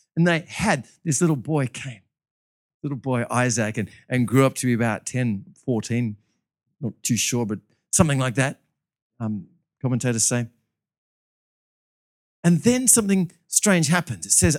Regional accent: Australia; I'm an Aussie, an optimistic Aussie.

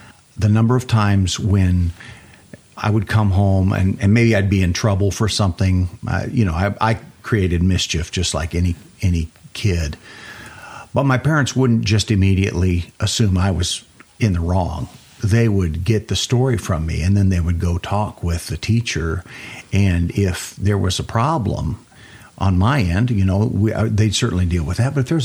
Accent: York, Nebraska, United States; now in Lubbock, United States; I grew up mostly in Nebraska, a small town, York, on

